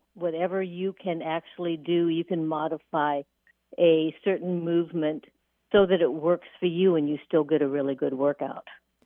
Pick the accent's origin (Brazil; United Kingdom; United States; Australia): United States; Marion; I grew up in Marion.